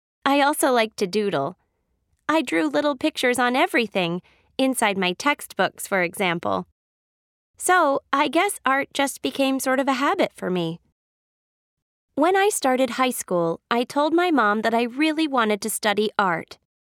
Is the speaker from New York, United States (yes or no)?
yes; Mount Kisco, New York, United States; I'm from Mount Kisco, a small town near New York City in the United States.